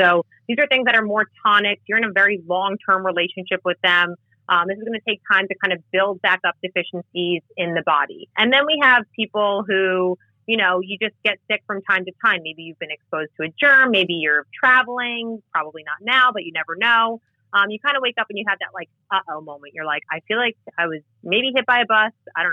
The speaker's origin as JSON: {"language": "English", "region": "New Jersey", "country": "United States", "said": "you know, I'm from New Jersey. We're known as a garden state."}